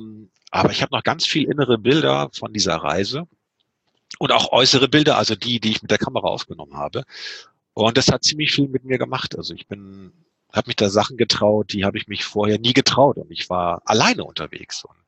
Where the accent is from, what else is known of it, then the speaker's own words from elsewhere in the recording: Lüneburg, Lower Saxony, Germany; Ich komme hier aus Lüneburg, aus einer mittelständischen Kaufmannsfamilie und da haben mich einfach die Lichter der Großstadt gelockt